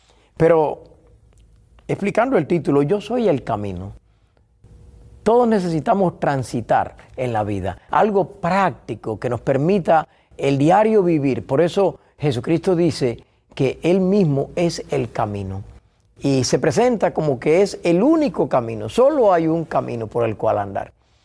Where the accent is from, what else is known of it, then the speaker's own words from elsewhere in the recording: Cuba; moved away as an adult; also born or lived in Spain; now in United States; Pero nací en Cuba y allí me formé como pastor realmente. Y salí rumbo a España en el año 1987, donde viví 10 años en España hasta el 98. Y después vine a los Estados Unidos de Norteamérica, donde he vivido desde el 98 hasta este año